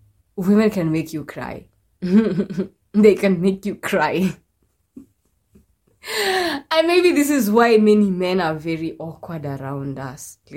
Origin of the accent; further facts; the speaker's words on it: Nakuru, Nakuru County, Kenya; I'm from Nakuru, so there's, like, a street where, like, the, like, prostitutes stand